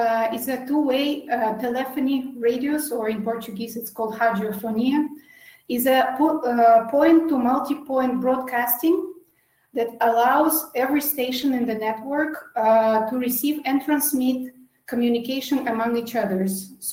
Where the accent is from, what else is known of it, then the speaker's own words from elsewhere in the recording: Russia; English is a second language; moved away as an adult; now in Brazil; I'm originally from Russia, but for the last 5 years I've been based in Brazil